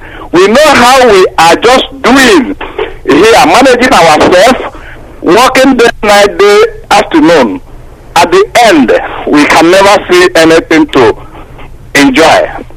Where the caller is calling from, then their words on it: Italy; I'm calling from Italy.